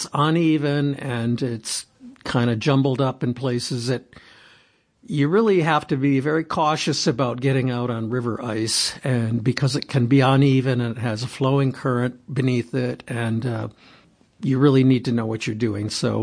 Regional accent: Traverse City, Michigan, United States; I grew up in Traverse City in the northwest part of the Lower Peninsula on the west side of the state. So we had a lot of lake effect snow there.

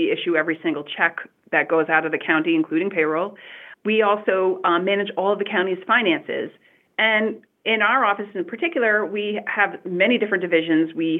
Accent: Monticello, United States; I can trace my family back in the Monticello area for a long time. I grew up in Sleepy Hollow, which is the apartment complex right next to Monticello High School. I graduated from Monticello High School in 1993.

